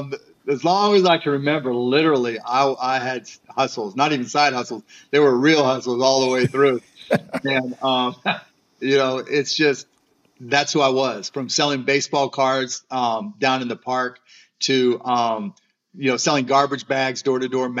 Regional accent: Pittsburgh, Pennsylvania, United States; I remember growing up in Pittsburgh and just having some neighbors that were just so incredibly racist

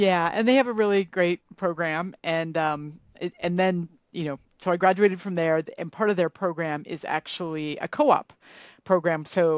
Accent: Ohio, United States; now in Chicago, United States; So I grew up in Northeastern Ohio, but I've lived in Chicago in the city proper for more than half my life.

